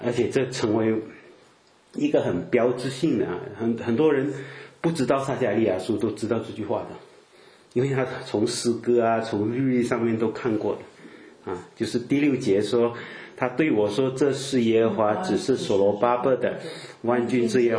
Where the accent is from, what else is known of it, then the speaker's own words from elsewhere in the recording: Malaysia; 我是马来西亚的哪里哪里哪里